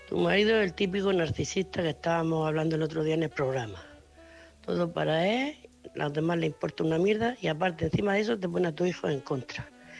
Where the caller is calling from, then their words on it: Murcia, Region of Murcia, Spain; de Murcia, corresponsal de Murcia.